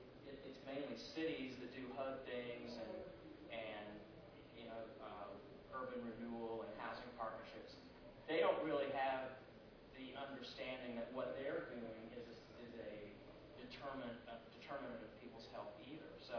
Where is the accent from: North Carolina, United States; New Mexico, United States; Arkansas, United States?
North Carolina, United States; from North Carolina